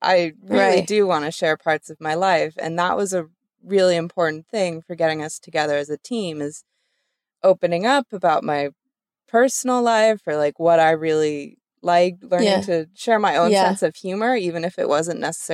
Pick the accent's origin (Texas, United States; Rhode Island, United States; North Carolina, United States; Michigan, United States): North Carolina, United States; Chapel Hill; Because I grew up in Chapel Hill and I've seen it expand